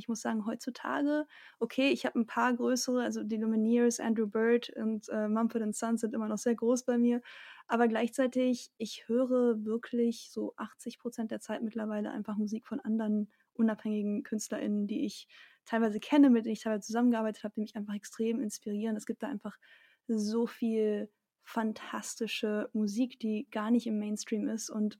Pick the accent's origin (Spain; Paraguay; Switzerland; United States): Spain; Tenerife, Canary Islands; now in Germany; Ich bin vor 3,5 Jahren aus Teneriffa, wo ich groß geworden bin, wieder nach Deutschland gezogen